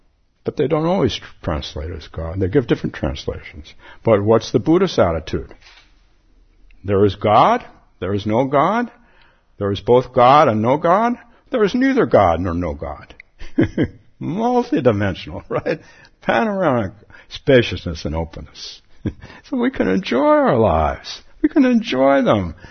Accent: Palo Alto, California, United States; So I'm with my grandmother in my backyard in my hometown of Palo Alto.

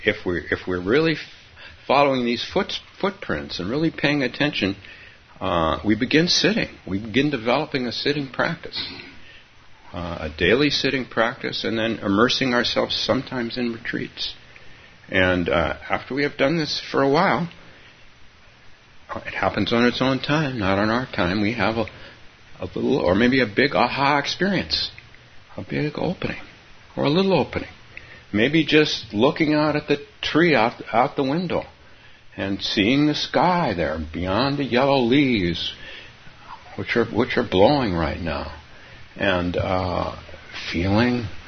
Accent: San Francisco, California, United States; I was in San Francisco, which is kind of my hometown

